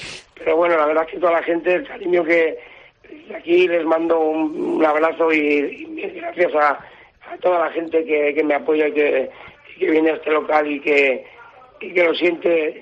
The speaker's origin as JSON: {"language": "Spanish", "country": "Spain", "said": "Yo soy español"}